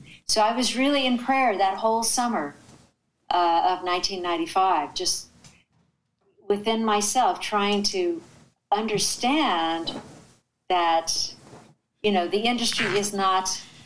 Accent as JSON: {"language": "English", "town": "Alamosa", "region": "Colorado", "country": "United States", "tie": "born or raised there", "said": "Growing up in Alamosa, do you know that there were many, many drummers in my first middle school band?"}